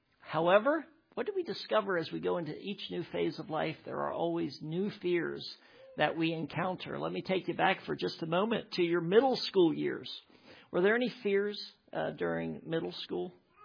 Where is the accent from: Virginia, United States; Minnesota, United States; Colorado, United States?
Virginia, United States; Harrisonburg; I grew up in Harrisonburg, Virginia, just about 2 hours from here, not too far away there in the beautiful Shenandoah Valley.